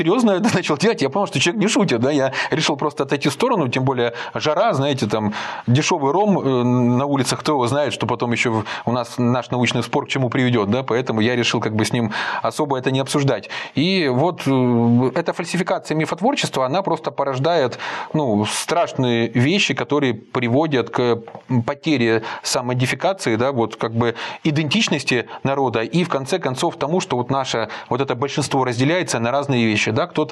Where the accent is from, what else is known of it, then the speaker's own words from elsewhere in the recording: Ukraine; ну, я, как выходец из Украины, хорошо это знаю, читал не раз.